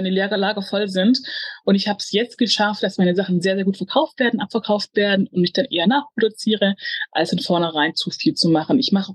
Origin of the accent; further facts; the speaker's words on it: Stuttgart, Baden-Württemberg, Germany; Also ich komme aus Stuttgart.